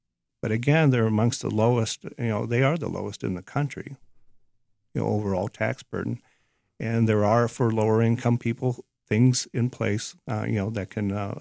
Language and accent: English; Illinois, United States; Originating from central Illinois, yes, I'll attest to that.